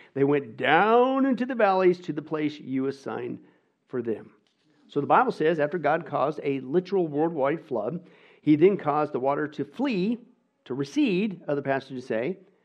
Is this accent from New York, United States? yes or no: no; Kansas, United States; Now, I grew up in Kansas, Nebraska in the 80s, man.